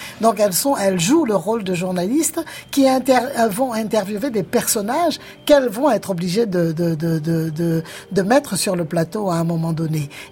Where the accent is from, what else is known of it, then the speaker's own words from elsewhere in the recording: Guadeloupe, France; je précise que je viens de la Guadeloupe